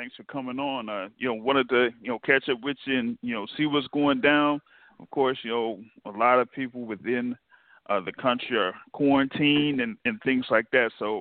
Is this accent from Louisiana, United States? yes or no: no; Tampa, Florida, United States; born there; Actually, I was born in Tampa, Florida.